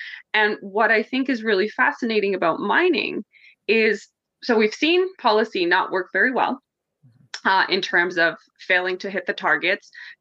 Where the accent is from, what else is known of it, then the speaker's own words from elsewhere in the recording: Canada; I was like, do you guys not know I'm Canadian?